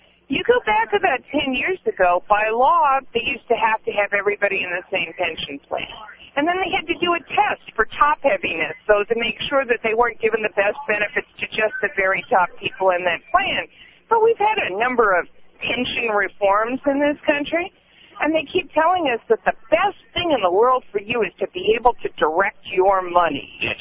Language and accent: English; California, United States; all of my life growing up in California, I knew about my government.